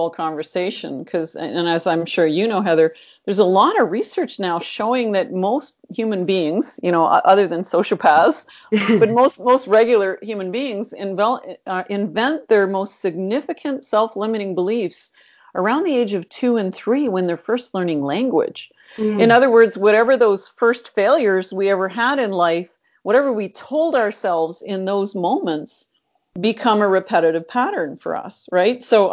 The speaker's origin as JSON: {"language": "English", "region": "Northern Canada", "country": "Canada", "said": "Well, I am a backwoods girl, actually. I'm not just from Canada, but I'm from Northern Canada. I used to spend my summers in a remote backwoods cabin that we'd go in by boat, no electricity."}